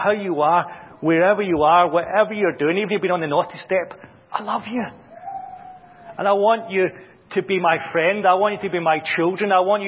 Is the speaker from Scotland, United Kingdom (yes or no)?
yes; Glasgow, Scotland, United Kingdom; I'm from Glasgow.